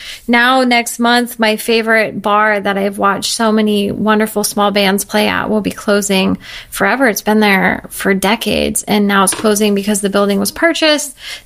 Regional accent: Newberg, Oregon, United States; I go back to Newburgh, Oregon, where I grew up, and I don't miss anything about it.

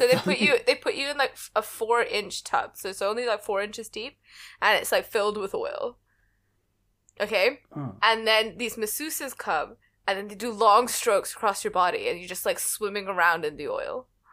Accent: India; so I'm Indian. And in Indian culture, we have a school of medicine.

